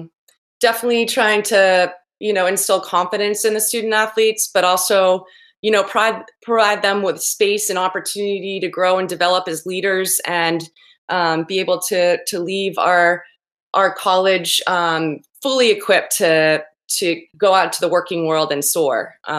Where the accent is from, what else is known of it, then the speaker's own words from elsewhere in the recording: Maine, United States; Yeah, I grew up in Maine on a dairy farm about an hour and a half from here.